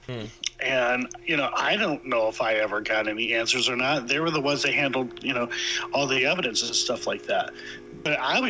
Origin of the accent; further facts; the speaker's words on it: Michigan, United States; Now, I'm originally from Michigan.